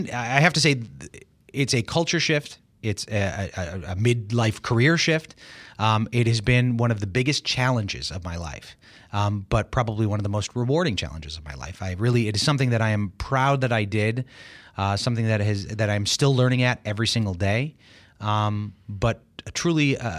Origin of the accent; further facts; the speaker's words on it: Chicago, Illinois, United States; I grew up in Chicago. Went to the University of Illinois.